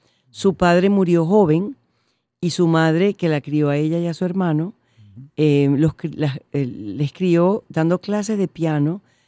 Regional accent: Caracas, Miranda, Venezuela; born there; No, yo nací aquí en La Castellana.

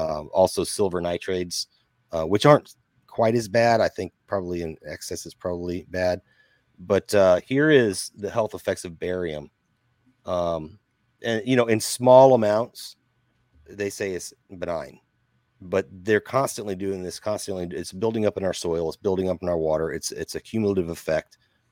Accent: Illinois, United States; as a kid growing up in Southern Illinois, we were aware of cloud seeding.

